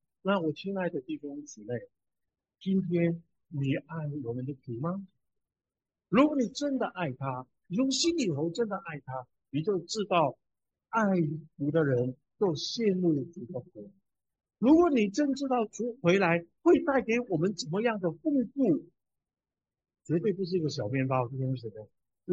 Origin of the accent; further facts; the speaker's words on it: Hong Kong; born there; Chinese is a second language; 那个时候在香港，我从香港出生的，所以你听我的国语不太标准，但没关系，大概你听得懂嘛。